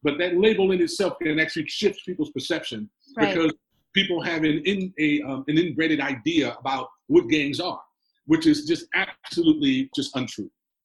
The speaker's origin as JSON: {"language": "English", "town": "Watts", "region": "California", "country": "United States", "tie": "born or raised there", "said": "I grew up in the Jordan Housing Projects in Watts"}